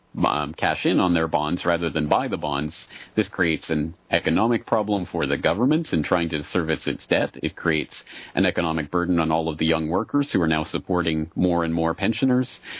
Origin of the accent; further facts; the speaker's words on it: Canada; I'm from Canada.